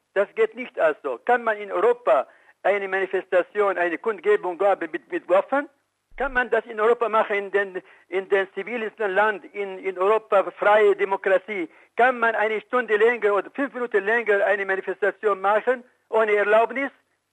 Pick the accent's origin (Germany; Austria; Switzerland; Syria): Syria; German is a second language; Obwohl ich bin Syrer